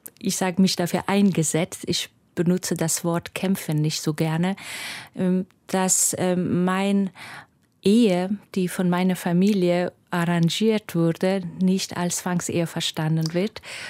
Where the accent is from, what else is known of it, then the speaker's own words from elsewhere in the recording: Mazar-i-Sharif, Balkh, Afghanistan; German is a second language; Also meine Mutter ist aus Kabul, mein Vater ist aus Herat, und wir sind in Mazar-i-Sharif aufgewachsen. Und es war eine Stadt, ich würde von heutigen Zeit sagen, Vielfalt. Mhm. Wir hatten verschiedene Kulturen da, in der Schule waren verschiedene Sprachen.